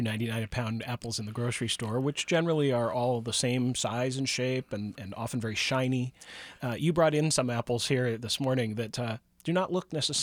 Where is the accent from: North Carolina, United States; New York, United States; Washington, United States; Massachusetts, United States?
Washington, United States; I grew up in Washington State, and I saw some of the giant harvesting machines